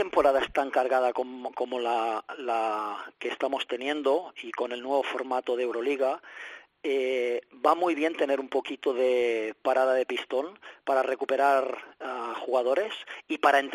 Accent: Badalona, Catalonia, Spain; yo soy de Badalona, criado en la peña

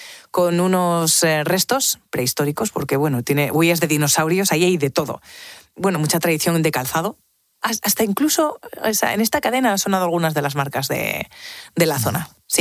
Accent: Autol, La Rioja, Spain; also born or lived in Quel; yo soy de Autol y de Kel, que son dos pueblos, uno a 5 kilómetros del otro, y que tienen hasta distinto acento, distintas palabras, distintos platos.

